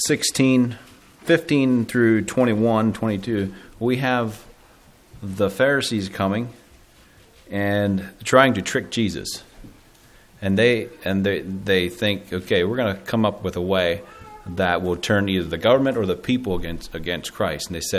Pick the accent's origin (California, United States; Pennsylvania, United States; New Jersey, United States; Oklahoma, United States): Pennsylvania, United States; Belleville; I'm from Belleville, Pennsylvania, central Pennsylvania.